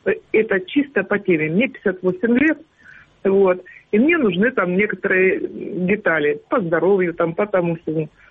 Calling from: Shchastia, Luhansk Oblast, Ukraine; Здравствуйте, Луганская область, город Счастье. Он под контролем Украины, все нормально.

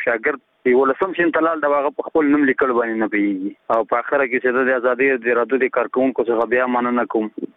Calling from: Nangarhar, Afghanistan

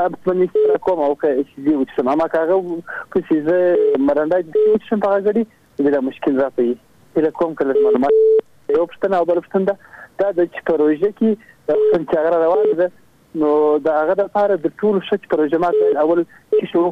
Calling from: Helmand, Afghanistan; زه د هلمند ولایت نه خبرې کوم.

